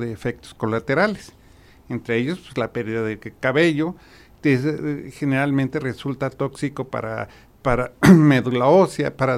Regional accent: Guadalajara, Jalisco, Mexico; Posteriormente regresé a mi tierra natal, aquí a Guadalajara

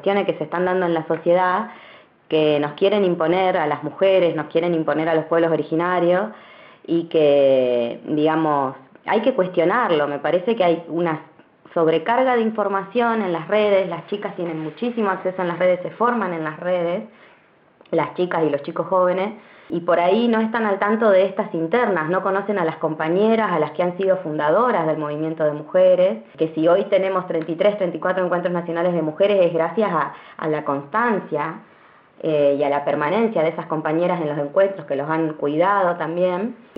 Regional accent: Río Negro, Argentina; Somos mujeres de los Menucos, de Maquinchao y de Jacobasi, que, digamos, formamos parte de la Línea Sur.

